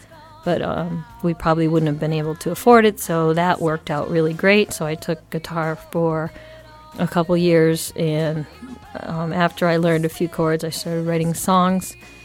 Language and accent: English; Agawam, Massachusetts, United States; also born or lived in Springfield; I did. Well, I was born in Springfield, and when I was about 10, we moved to Agawam, where I'm happy to say I had a very happy childhood going to school there.